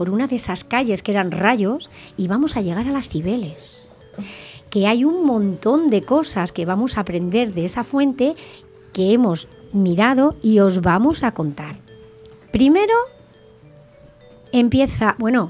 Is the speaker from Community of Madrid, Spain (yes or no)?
yes; Madrid, Community of Madrid, Spain; Bueno, que somos de Madrid, ¿no?